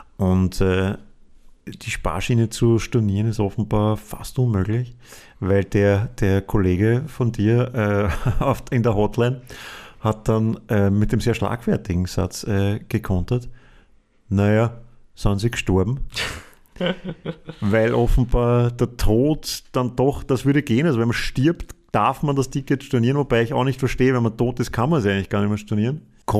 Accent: Vienna, Austria; weil ich als Wiener Alltagspoeter natürlich Wien nie verlasse

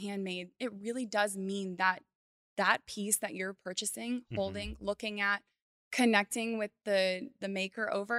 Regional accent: California, United States; now in Texas, United States; I'm from Northern California, been in Texas for 12 years.

